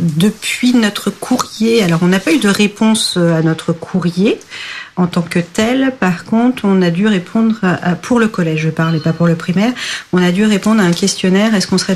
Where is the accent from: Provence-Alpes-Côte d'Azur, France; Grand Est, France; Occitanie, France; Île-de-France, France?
Île-de-France, France; Paris; Par contre, j'ai grandi à Paris